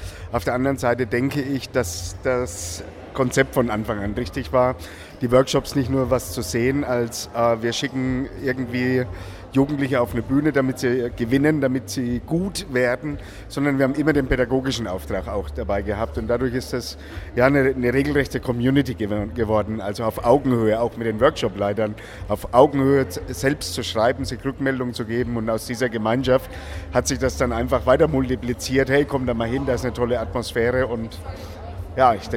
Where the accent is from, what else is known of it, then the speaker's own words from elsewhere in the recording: Schweinfurt, Bavaria, Germany; ich bin aus Schweinfurt.